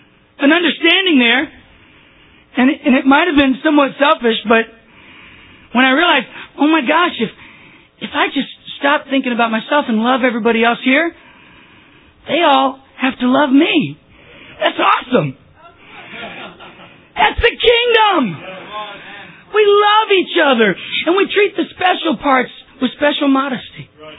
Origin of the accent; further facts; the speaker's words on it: Texas, United States; I grew up in Texas. Now you understand. If you're in Texas growing up, you don't play football, your manhood is questioned.